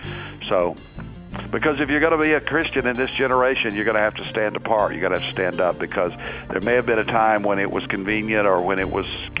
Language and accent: English; Conway, Arkansas, United States; born there; I was born in Conway, Arkansas, a little town outside of Little Rock